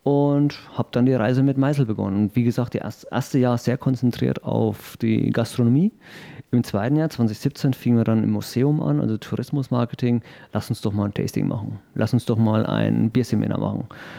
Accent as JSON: {"language": "German", "town": "Coburg", "region": "Bavaria", "country": "Germany", "said": "Bin ursprünglich aus Coburg, das ist jetzt von Bayreuth, eine Stunde, 1,15 weg."}